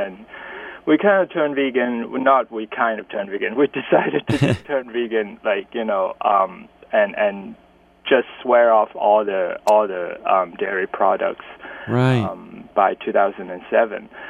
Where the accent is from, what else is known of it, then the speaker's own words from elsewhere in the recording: Hong Kong; moved away as an adult; now in New York, United States; we are both from Hong Kong, and, you know, we've lived here in New York since, you know, the early 80s, so it's like pushing, you know, or maybe even over 30 years now.